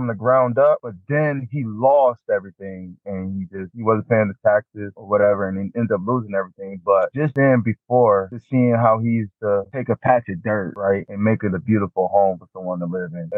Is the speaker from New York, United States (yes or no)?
yes; Buffalo, New York, United States; now in Dallas, United States; I'm from Buffalo, New York, but I currently reside in Dallas, Texas.